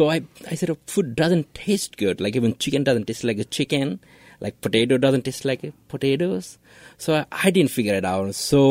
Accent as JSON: {"language": "English", "country": "Bangladesh", "said": "I'm from Bangladesh."}